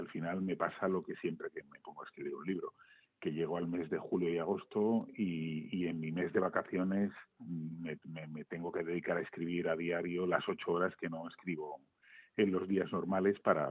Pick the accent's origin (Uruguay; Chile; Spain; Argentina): Spain; Guadalajara, Castilla-La Mancha; now in Madrid, Spain; nací en Madrid, pero me siento más alcarreño. Yo nací en Madrid y en cuestión de horas mis padres me cogieron de el hospital y me llevaron a vivir a Guadalajara y allí mis primeros 18 años de vida hasta que me instalé en Madrid.